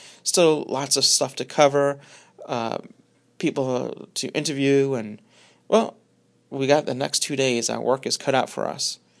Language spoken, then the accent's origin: English; Northeast, United States; I'm from the Northeast, so that's...